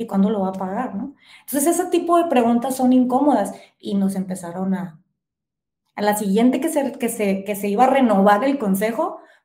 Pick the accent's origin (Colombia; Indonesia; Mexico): Mexico; Loreto, Baja California Sur; yo la recuerdo cuando era pequeña y vivía aquí en Loreto, tendría yo 10 años